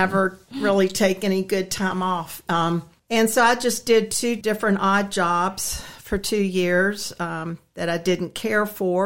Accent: Keyseltown, Virginia, United States; Well, I was born and raised in Keyseltown, Virginia. Been there all my life

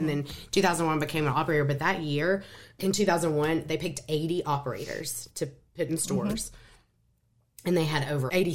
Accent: Tennessee, United States; Tennessee is my hometown.

